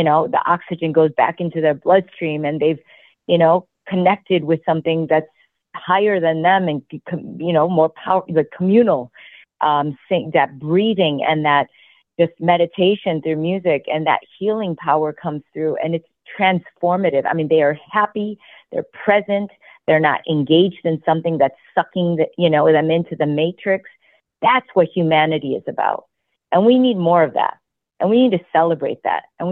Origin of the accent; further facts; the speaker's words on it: Chicago, Illinois, United States; born there; I was born in Chicago, but of course of Korean descent